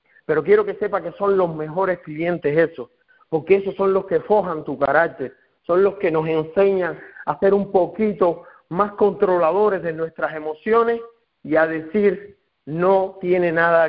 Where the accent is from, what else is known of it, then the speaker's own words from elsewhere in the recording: Encrucijada, Villa Clara, Cuba; soy de Cuba específicamente del campo. Y las personas del campo en Cuba le llaman guajiro. Entonces soy un guajiro de Cuba. ¿De qué parte de Cuba yo? Porque yo también soy cubano, soy de Las Villas. Pero de Las Villas específicamente, ¿de dónde yo? Bueno, soy de Encrucijada